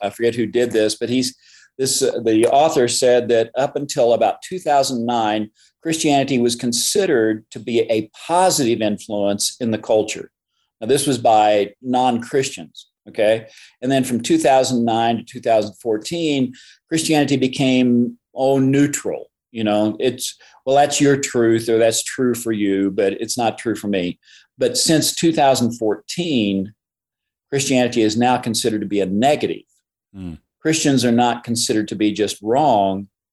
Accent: Illinois, United States; Well, I was raised in Illinois, so Southern Illinois, nowhere near Chicago.

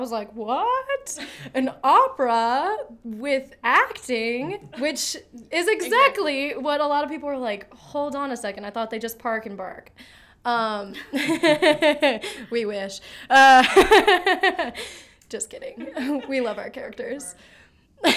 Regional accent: Tampa, Florida, United States; as I mentioned before, I'm originally from the Tampa area in Florida. But my senior year of high school, I was in Decatur.

